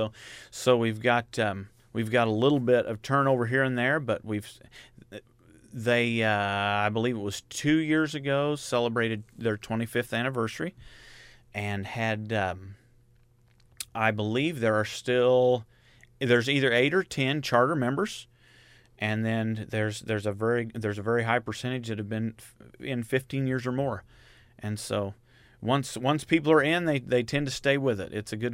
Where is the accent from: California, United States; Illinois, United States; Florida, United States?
Illinois, United States; Mount Zion; Well, I've always been in the Decatur area. I grew up in Mount Zion, went through the Mount Zion schools